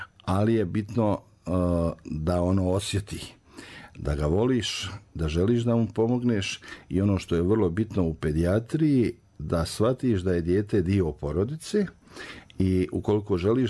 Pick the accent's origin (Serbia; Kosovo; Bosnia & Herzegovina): Bosnia & Herzegovina; Bistrica, Republika Srpska; born there; Moji roditelji su porijeklom iz Bistrice ovdje kraj Banja Luke. I tata je došao u Banja Luku 58. sa starijom sestrom, starijim sestrama. Mama je još neko vrijeme bila u selu. Ja sam se rodio u Bistrici.